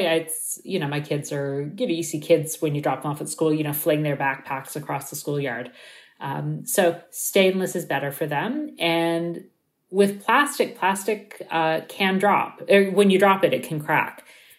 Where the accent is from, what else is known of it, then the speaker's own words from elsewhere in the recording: Toronto, Ontario, Canada; Yeah, I grew up in Toronto and actually, you know, just a few kilometers from I live a few kilometers from where I lived most of my life.